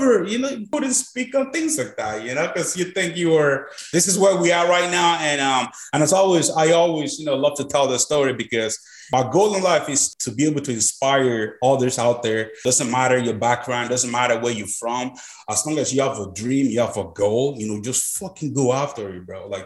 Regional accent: Connacht, Ireland; Growing up in Mayo as well

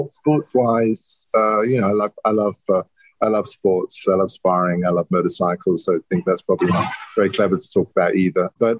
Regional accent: United Kingdom; now in United States; I'm a flag-waving American now. I grew up in the Italian. I grew up in the UK.

